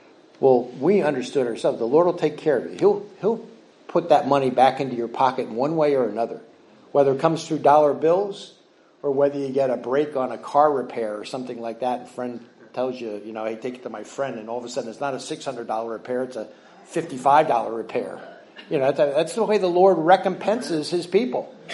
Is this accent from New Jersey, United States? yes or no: yes; New Jersey, United States; Now, growing up at the Jersey Shore, I'm from this area. I live 15 minutes away from here. I grew up on the Jersey Shore.